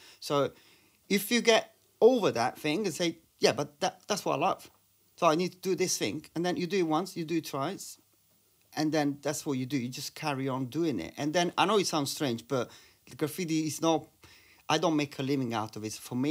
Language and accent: English; Naples, Campania, Italy; English is a second language; moved away; Sorry, where I'm from, in Naples.